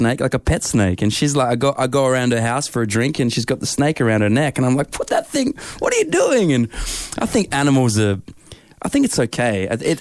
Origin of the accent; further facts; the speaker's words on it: Western Australia, Australia; West Coast is more British, I think.